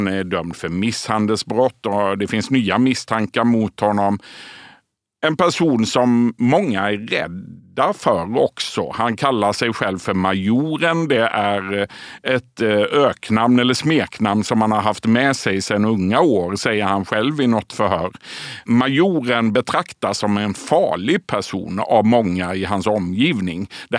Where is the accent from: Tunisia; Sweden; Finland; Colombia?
Sweden; Sölvesborg, Blekinge; Ja, men lite är det ju som att komma hem för mig då. Jag är själv ifrån Sölvesborg.